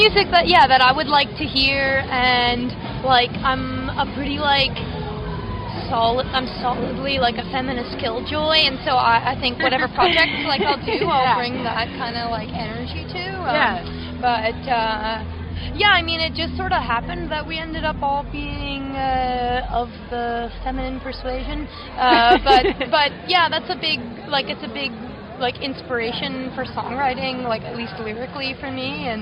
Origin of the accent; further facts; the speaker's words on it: East Coast, Canada; now in Montreal, Canada; Me and Rose are from the East Coast originally, but we all met we all went to Mount A, and so are kind of part of like a Sackville expat community in Montreal.